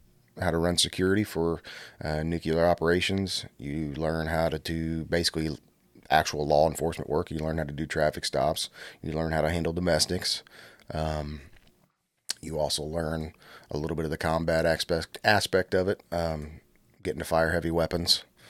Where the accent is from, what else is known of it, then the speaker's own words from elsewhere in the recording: Carrollton, Illinois, United States; I was born and raised around Carrollton.